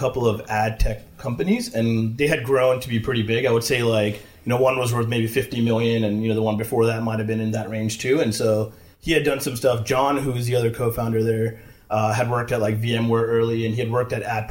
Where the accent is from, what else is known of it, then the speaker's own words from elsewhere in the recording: California, United States; The highlights, I grew up here in the Bay Area.